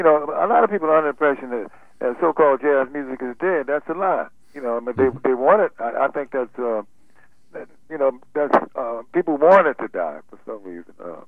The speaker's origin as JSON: {"language": "English", "town": "Wilmington", "region": "North Carolina", "country": "United States", "tie": "born or raised there", "said": "when I was teaching there in Wilmington, North Carolina, which is my hometown"}